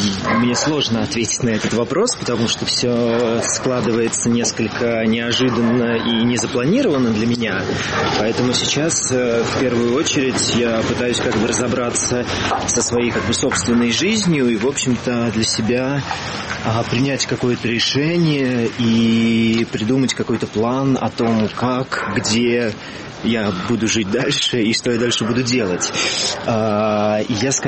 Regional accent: Pskov, Pskov Oblast, Russia; also born or lived in Moscow; Нет, я из Пскова.

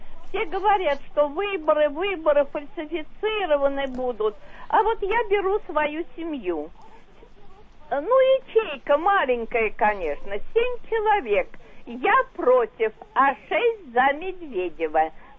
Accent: Moscow, Russia; мы коренные москвичи.

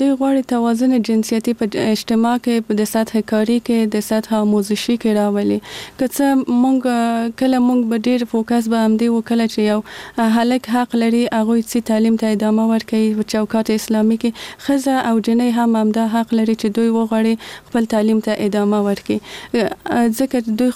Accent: Kabul, Afghanistan; born there; زه په کابل کې زغیدلې یم او دلته مجوون کړی

